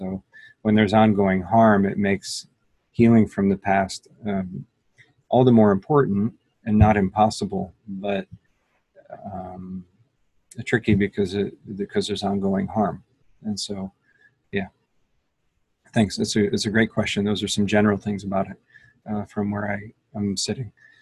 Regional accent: United States; I, as a American white guy, so let me speak from my position

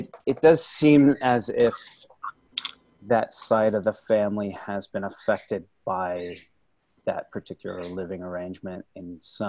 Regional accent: Chico, California, United States; Yeah, I'm from Northern California. I'm from Chico.

